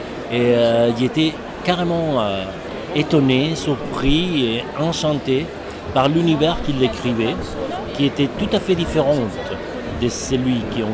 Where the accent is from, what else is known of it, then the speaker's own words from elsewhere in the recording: Spain; Et moi, par contre, je suis espagnol